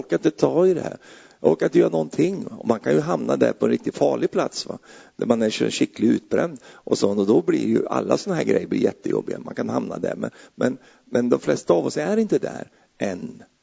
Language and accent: Swedish; Sweden; vi brukar säga så här i Sverige, det är jobbar som säger det, men jag är ju svensk då.